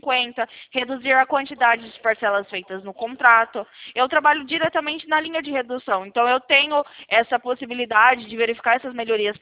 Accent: São Paulo, Brazil; eu não sou de São Carlos. Eu sou do interior de São Paulo.

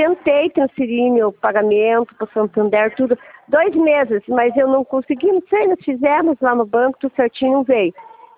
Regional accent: Teixeira Soares, Paraná, Brazil; aqui perto da minha cidade, que é 25 quilômetros, Irati que tem, eu sou de Teixeira Soares.

